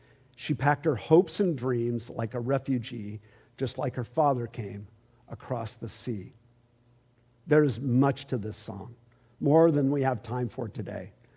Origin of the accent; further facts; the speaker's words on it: California, United States; I'll be honest, I'm from California